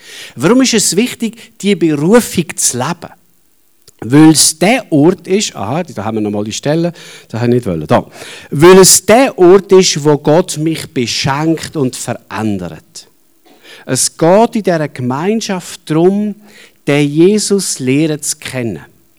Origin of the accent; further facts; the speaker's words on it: Aargau, Switzerland; Ich bin zwar am Hallweiler See aufgewachsen, wir sind dort fischen